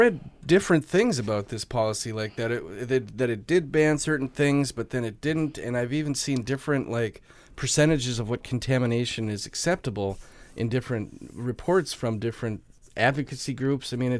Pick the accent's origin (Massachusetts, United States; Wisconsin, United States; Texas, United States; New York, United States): Wisconsin, United States; Superior; I can kind of speak to this because I grew up in Superior, and Superior for a while had a policy